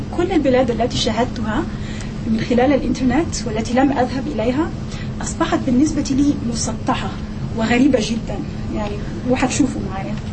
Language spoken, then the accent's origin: Arabic; Egypt; أنا من مصر وبكتب الدكتوراه بتاعتي عن مصر